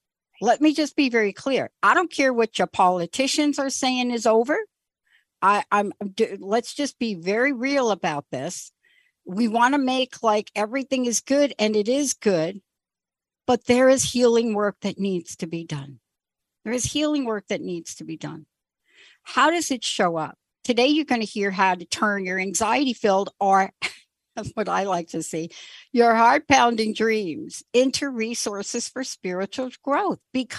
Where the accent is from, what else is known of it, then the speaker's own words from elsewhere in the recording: Bronx, New York, United States; I mean, I was a kid from the Bronx and, you know, anything that would get me out of the streets